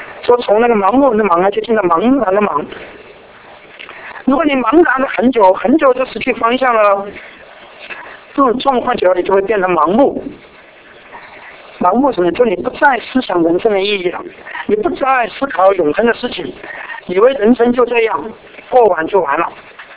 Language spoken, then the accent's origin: Chinese; China; 但我们中国人过去处的观念，以为儿子无所谓，然后反而可能是占了人家的便宜。